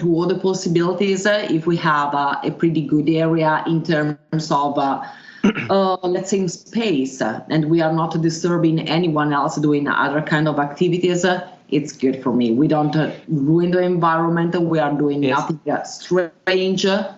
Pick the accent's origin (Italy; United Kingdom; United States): Italy; born there; English is a second language; I was born in Italy. I got a remote Slovenian origins and also remote German.